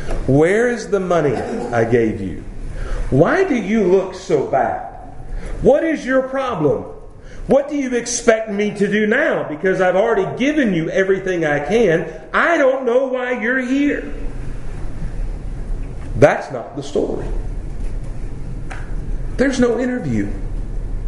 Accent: Tennessee, United States; I grew up in Middle Tennessee, just south of Nashville. It's rolling hills

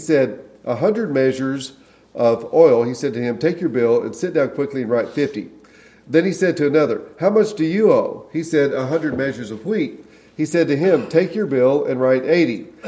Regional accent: Oklahoma, United States; also born or lived in Texas / Florida / Indiana / New Mexico; I was born in Texas, raised in Oklahoma, spent time in Florida, Indiana, New Mexico, Colorado, back to Texas.

